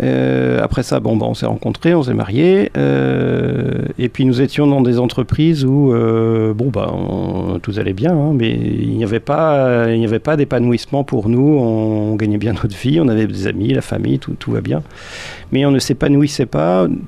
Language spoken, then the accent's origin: French; Normandy, France; Moi, je suis normand.